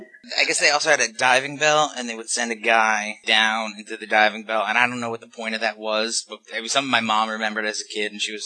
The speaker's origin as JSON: {"language": "English", "region": "New Jersey", "country": "United States", "said": "Did my home state treat you well?"}